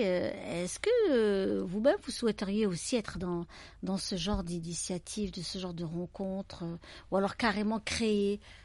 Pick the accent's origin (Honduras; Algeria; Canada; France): Algeria; Que l'on découvre chez nous en Algérie.